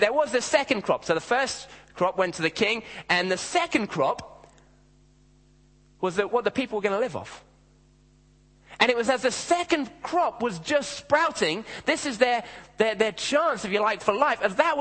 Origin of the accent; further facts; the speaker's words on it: Kenya; moved away; Now, I grew up in Kenya, in Africa.